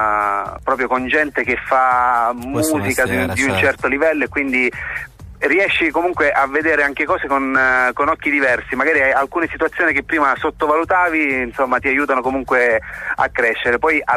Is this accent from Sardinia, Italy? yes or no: no; Cefalù, Sicily, Italy; now in Florence, Italy; Allora, io per l'esattezza sono di Cefalù, della provincia di Palermo, però vivo a Firenze.